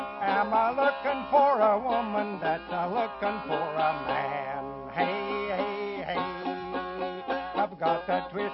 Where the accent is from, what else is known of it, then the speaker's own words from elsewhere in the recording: West Virginia, United States; Dead Fall Mountains, Clay County, West Virginia.